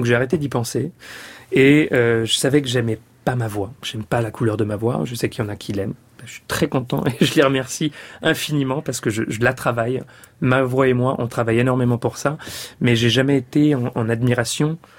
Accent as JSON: {"language": "French", "town": "Paris", "region": "Île-de-France", "country": "France", "tie": "born there", "said": "je suis né à Paris en 1985 et je suis musicien."}